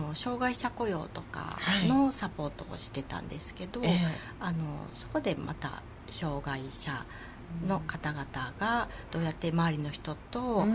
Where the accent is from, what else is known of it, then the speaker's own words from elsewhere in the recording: Toyoake, Aichi, Japan; それも私地元が豊明なんですけど、豊明から瀬戸の間のどこかで 作りたいなとか思った時もありますし